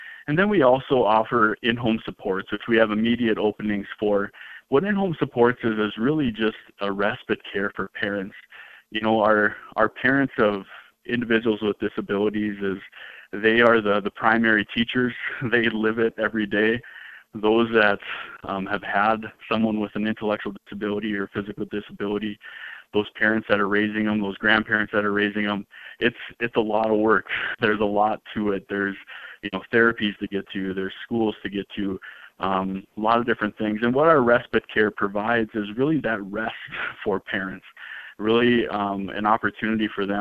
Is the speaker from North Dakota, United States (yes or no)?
yes; Cavalier, North Dakota, United States; So I grew up in North Dakota. I grew up in Cavalier, North Dakota, in the northeast corner of the state.